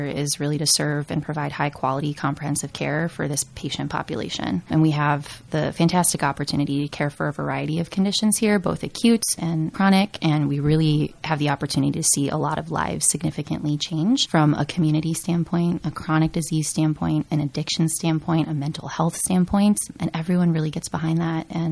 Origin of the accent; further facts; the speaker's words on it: Kenosha, Wisconsin, United States; I'm from Kenosha, Wisconsin, so I'm very happy to be close to home for my job.